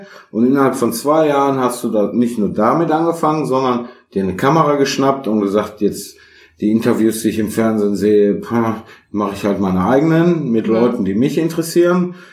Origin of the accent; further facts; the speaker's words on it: West Germany, Germany; ich bin jetzt auch im Westen der Republik aufgewachsen.